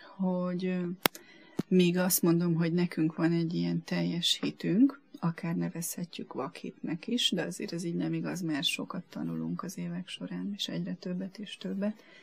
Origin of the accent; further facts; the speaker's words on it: Hungary; abból adódóan, hogy magyarok vagyunk, nagyon érdekli ez az ősi magyar vallás, ősi magyar kultúra